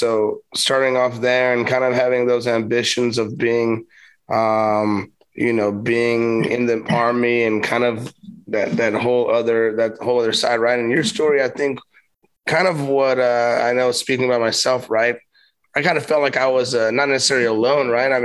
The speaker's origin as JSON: {"language": "English", "region": "California", "country": "United States", "said": "You know, I'm from the Valley, you're from Valencia."}